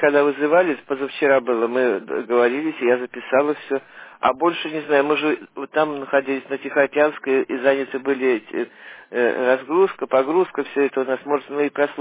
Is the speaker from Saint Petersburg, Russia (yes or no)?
yes; Lomonosov, Saint Petersburg, Russia; я из Ломоносова